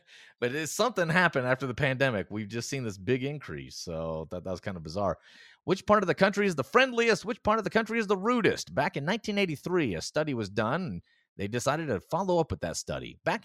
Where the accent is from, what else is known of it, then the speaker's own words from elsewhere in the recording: Tennessee, United States; I'll say that I grew up in Tennessee. I've mostly lived in the South my whole life.